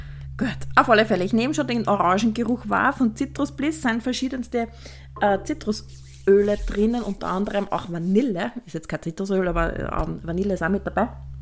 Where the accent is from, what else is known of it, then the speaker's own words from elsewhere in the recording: Lower Austria, Austria; schaut bei uns im Weinviertel immer so ähnlich aus